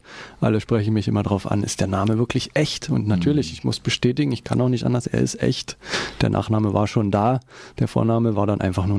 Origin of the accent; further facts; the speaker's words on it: Brandenburg, Germany; also born or lived in Dresden; now in Berlin, Germany; Aus Dresden, also in Dresden geboren, aufgewachsen in der Niederlausitz, südliches Brandenburg. Und seit meinem Studium lebe ich in Berlin.